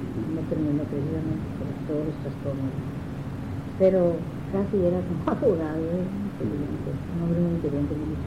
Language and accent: Spanish; San Francisco, California, United States; also born or lived in Guadalajara, Mexico; now in Tijuana, Mexico; No le digo que en Tijuana, porque vine ya mucho más grande, vine ya casi señorita, ¿no? Me crié en San Francisco, California.